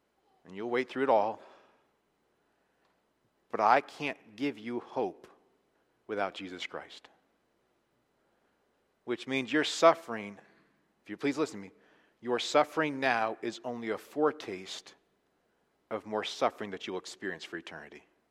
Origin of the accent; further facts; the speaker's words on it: Pennsylvania, United States; It kind of started just for me giving my kids a bit of my nostalgic where I grew up in Pennsylvania with an amusement park